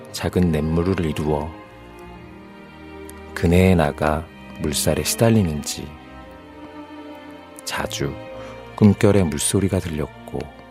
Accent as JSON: {"language": "Korean", "town": "Wonju", "region": "Gangwon", "country": "South Korea", "tie": "born or raised there", "said": "그리고 제가 고향이 강원도 원주인데 비교적 좀 눈이 많이 오는 곳이죠."}